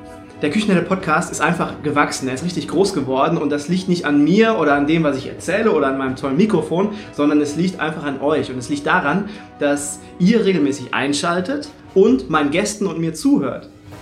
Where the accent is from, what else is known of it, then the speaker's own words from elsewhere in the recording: Cologne, North Rhine-Westphalia, Germany; hey, wir kommen beide aus Köln.